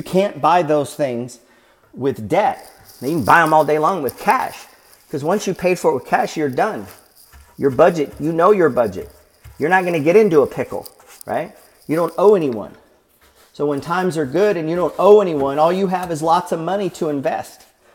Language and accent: English; Beaumont, Texas, United States; born there; You know, I'm raised in a trailer park. I'm born in a trailer park. I was born in Beaumont, Texas, but I spent a lot of my early life hopping from mobile home to mobile home.